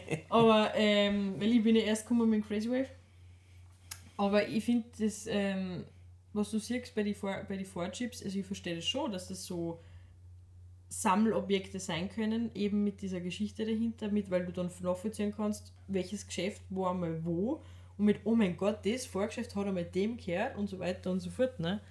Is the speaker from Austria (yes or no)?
yes; Austria; Bei uns in Österreich gibt es auch einige große.